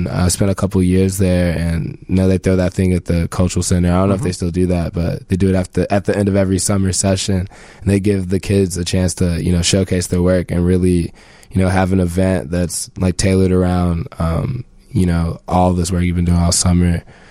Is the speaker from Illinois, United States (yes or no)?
yes; Chicago, Illinois, United States; not to throw Chicago under the bus, because this is my hometown and I love it to pieces